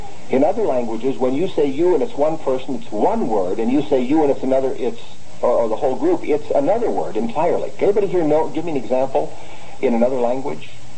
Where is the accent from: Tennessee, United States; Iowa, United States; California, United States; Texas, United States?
California, United States; Los Angeles; moved away as an adult; also born or lived in Virginia; I moved from Los Angeles in 1962, and the society sent me to Virginia. And I pioneered there in that congregation in Virginia for 4.5 years. Well, you know, the speech in the South is different than the speech where I was from.